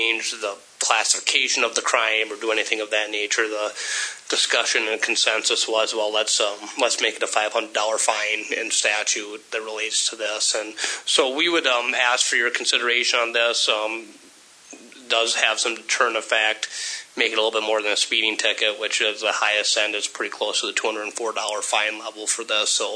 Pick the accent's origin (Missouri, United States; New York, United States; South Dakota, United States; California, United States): South Dakota, United States; Pierre; I'm an attorney from Pierre